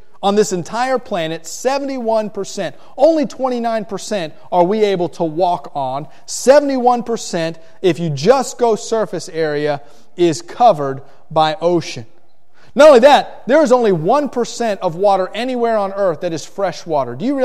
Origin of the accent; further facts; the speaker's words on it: Florida, United States; I'm from South Florida, and I love the water, the ocean. I hate the beach, but the ocean is wonderful. I like the warm waters of South Florida much better than the cold waters of Westlake.